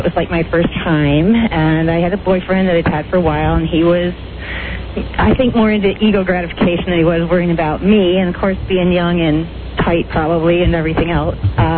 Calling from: Rochester, New York, United States; Rochester, New York.

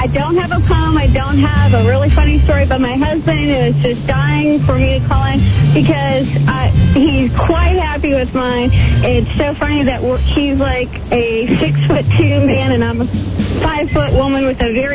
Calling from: Fredericksburg, Virginia, United States; Fredericksburg, Virginia.

